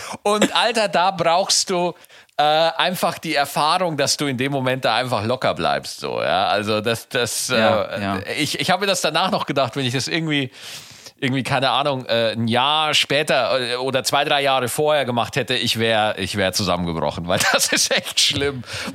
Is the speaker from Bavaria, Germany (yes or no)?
yes; Bavaria, Germany; das war in Niederbayern, wo ich herkomme